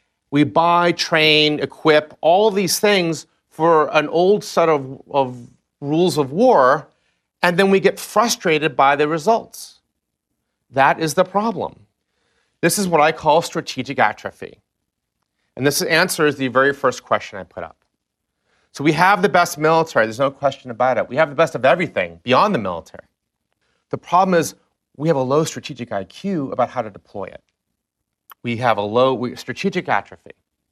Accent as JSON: {"language": "English", "region": "the North", "country": "United States", "tie": "born or raised there", "said": "Now, in the South, I grew up in the North."}